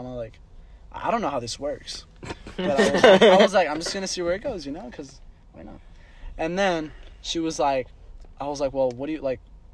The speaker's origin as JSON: {"language": "English", "region": "Kansas", "country": "United States", "tie": "born there", "said": "And she told me she lived in Kansas, and I was born in Kansas."}